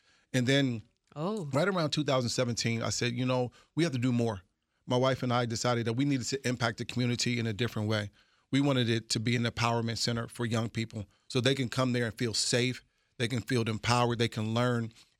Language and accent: English; Fort Washington, Maryland, United States; Yeah, so, you know, I grew up in Fort Washington, Maryland.